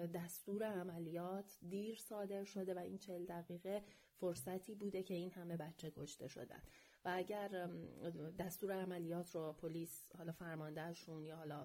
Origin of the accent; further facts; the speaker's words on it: Iran; از اونجایی که ما ایرانی هستیم و در جبر جغرافیایی ما در جایی از کره زمین به دنیا اومدیم